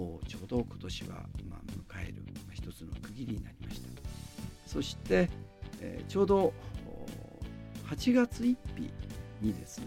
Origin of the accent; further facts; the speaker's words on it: Hakodate, Hokkaido, Japan; born there; 北海道の函館で生まれて、私は父親が養子、母親が養女、この2人から生まれて